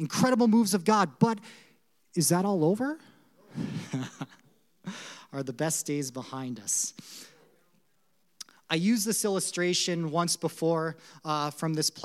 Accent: Hibbing, Minnesota, United States; also born or lived in Virginia, Minnesota; This is my hometown. I was born in Hibbing, or not born in, I was actually born in Virginia. Shh, don't tell anyone. But I was raised in Hibbing, right?

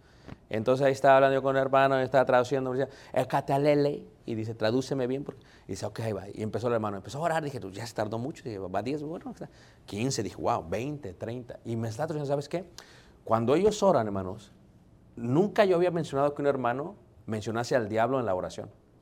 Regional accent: Mexico City, Mexico; Yo soy de Ciudad de México

